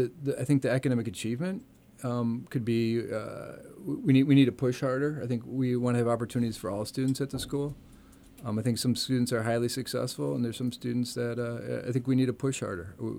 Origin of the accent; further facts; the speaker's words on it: Michigan, United States; I grew up in Michigan, and kids there would recognize them